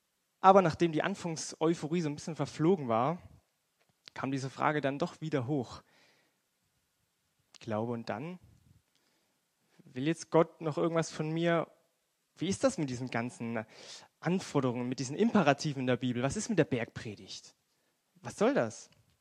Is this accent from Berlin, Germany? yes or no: no; Aue, Saxony, Germany; ich komme aus dem Erzgebirge, aus der kleinen Stadt Aue.